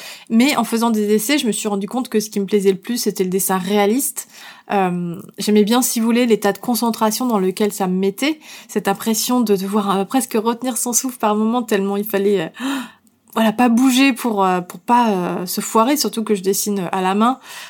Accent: Île d'Oléron, Nouvelle-Aquitaine, France; je viens de l'île d'Oléron. Autant vous dire que la mode c'était pas quelque chose

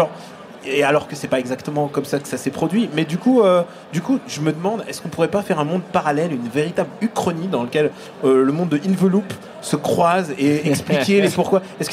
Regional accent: Russia; En tant que russe, j'ai quand même une petite nostalgie pour tous les films des années 80

